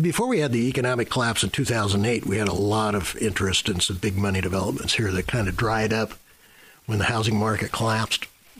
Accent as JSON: {"language": "English", "town": "Portland", "region": "Oregon", "country": "United States", "tie": "born or raised there", "said": "It worries me because I grew up in Portland, and I've worked both in Portland and Seattle"}